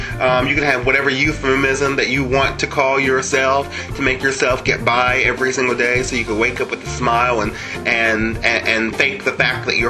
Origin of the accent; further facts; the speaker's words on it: West Virginia, United States; I'm from West Virginia, originally. That I grew up in an all-white community. That, as a matter of fact, my entire family was the only black family in the county.